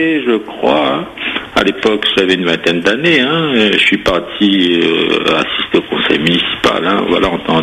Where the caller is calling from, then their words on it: Saint-Leu, Réunion, France; J'appelle, je suis de Saint-Leu, hein.